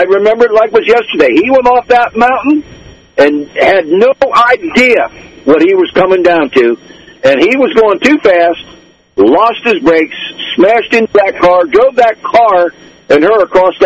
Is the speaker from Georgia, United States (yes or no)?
no; Bellefonte, Pennsylvania, United States; I'm born and raised in Belfont all my life since 1953